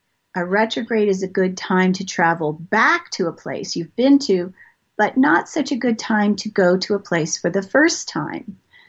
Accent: Toronto, Ontario, Canada; moved away as an adult; also born or lived in Montreal / Maryland / England; now in Georgia, United States; So I've moved around a lot. I grew up in Toronto. I moved to Montreal when I was a flight attendant, then Maryland, England, back to Maryland, then Marietta, Georgia.

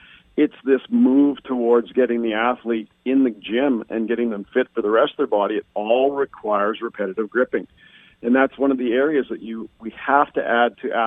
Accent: Canada; And being Canadian

